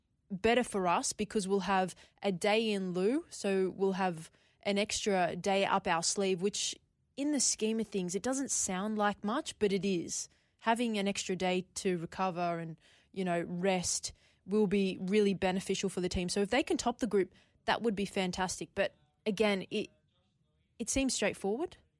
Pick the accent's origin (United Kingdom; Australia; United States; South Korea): Australia; I am Australian. I was born here. I support the Socceroos. I support the Matildas.